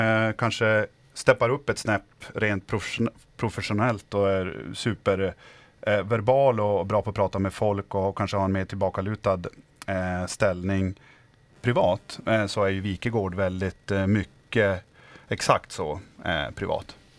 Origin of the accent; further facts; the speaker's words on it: Luleå, Norrbotten County, Sweden; Född och uppvuxen i länet i Luleå ursprungligen.